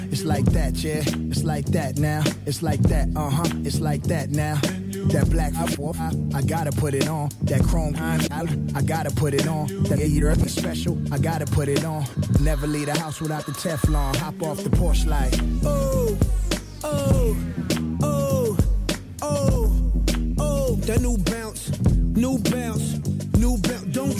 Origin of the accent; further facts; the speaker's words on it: Compton, California, United States; I make it rain in Compton like it's a strip club. I grew up in Santana Block, that's where the Crips was.